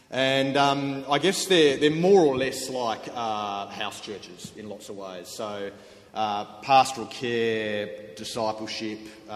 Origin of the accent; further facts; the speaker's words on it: Kingston, Tasmania, Australia; I'm from Tasmania. If you know Tasmania, we're near Hobart, about 15 minutes south, in a place called Kingston.